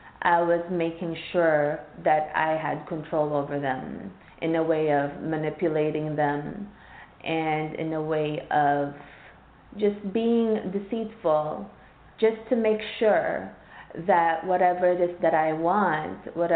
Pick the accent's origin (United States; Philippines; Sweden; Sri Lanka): Philippines; I grew up in the Philippines without my mom and without my stepdad and without my biological father. My grandparents raised me and my youngest aunt raised me.